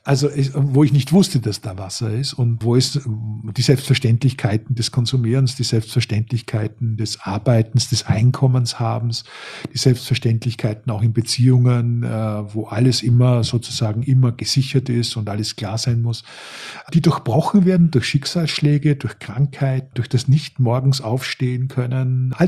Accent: Styria, Austria; Ich bin in der Stahlregion aufgewachsen, der Obersteiermark in Österreich, zu dem Zeitpunkt, wo die Stahlfabriken zugemacht haben, im großen Stil in den 70er Jahren

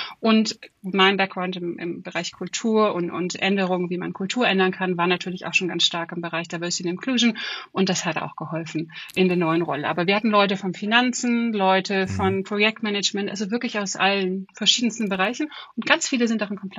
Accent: Germany; moved away as an adult; also born or lived in Switzerland / South Africa; Ich bin Deutsche. Habe in Konstanz an der Uni Konstanz studiert, habe Information Engineering studiert, habe dann ganz lange im HR-Bereich gearbeitet in der Schweiz, bin dann 2012 nach Südafrika

